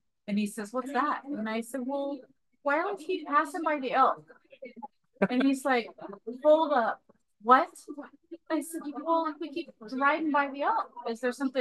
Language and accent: English; Oregon, United States; now in Washington, United States; Actually born and raised in Oregon.